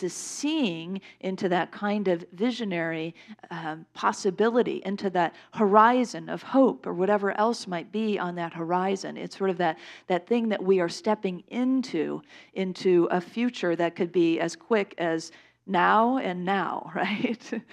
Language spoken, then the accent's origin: English; Chicago, Illinois, United States; I grew up in the Chicago area